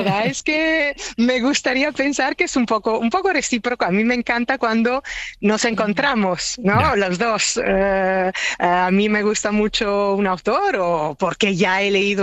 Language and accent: Spanish; Italy; Spanish is a second language; now in Spain; yo soy italiana, pero como agente siempre he trabajado en España